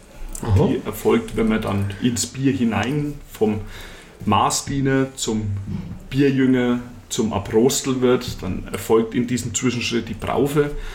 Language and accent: German; Bavaria, Germany; Wir sind aus Oberfranken und ein Seidler kriegst du und das ist es.